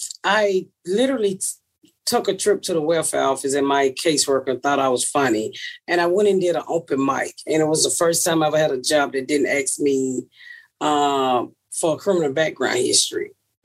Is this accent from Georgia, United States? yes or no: yes; Atlanta, Georgia, United States; I'm from Atlanta, so I'm 49 years old.